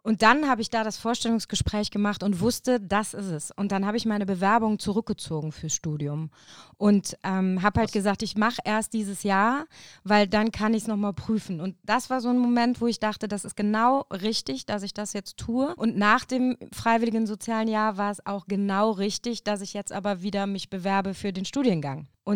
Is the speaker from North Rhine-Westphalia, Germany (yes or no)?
yes; Beggendorf, North Rhine-Westphalia, Germany; Also, ich komme ursprünglich aus Beggendorf. Das ist so ein kleines Käffchen bei Basweiler, gehört noch in die Städteregion Aachen.